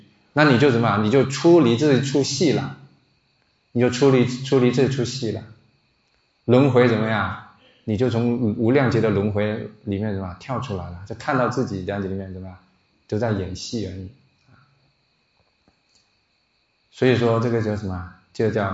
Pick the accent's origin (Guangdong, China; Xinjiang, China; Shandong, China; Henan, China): Guangdong, China; 因为我是潮汕人嘛